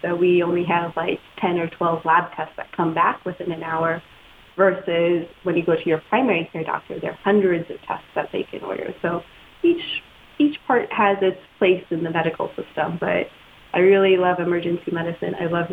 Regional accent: Kansas City, Missouri, United States; now in California, United States; I have. I grew up in Kansas City. I went to med school at UMKC, and then I went to residency at St. Louis University Hospital.

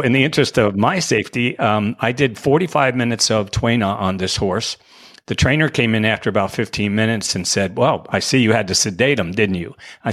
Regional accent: New York, United States; I'm from New York

